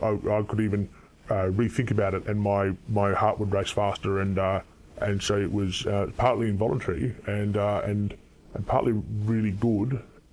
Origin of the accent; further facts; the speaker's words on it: Adelaide, South Australia, Australia; where I grew up in Adelaide.